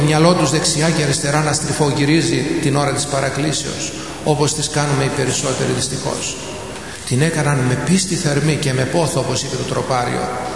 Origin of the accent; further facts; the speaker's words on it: Cyprus; ήμουν λαϊκός τότε, στις κατασκηνώσεις της Ιεράς Αρχιεπισκοπής Κύπρου, εκεί στην πατρίδα μου